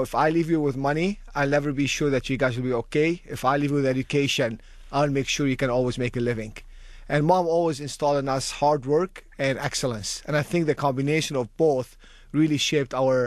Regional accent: Tripoli, North Governorate, Lebanon; English is a second language; So I grew up in a relatively small city, second city in Lebanon called Tripoli, to a dad who's a dentist and mom who was a very hardworking housewife, and spent the first 16 or 17 years of my life in that city

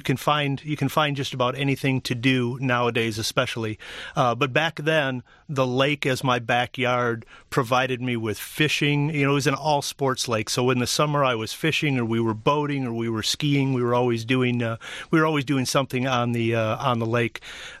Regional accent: Lake Orion, Michigan, United States; I grew up in Lake Orion. We moved there on my fourth birthday in 1968. So I grew up right on the lake

